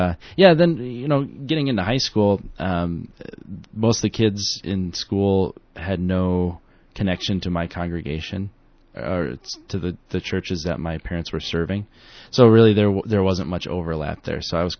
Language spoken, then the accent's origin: English; Dundee, United States; growing up in Dundee, you know, this town of 100 people, it was definitely known that I was the PK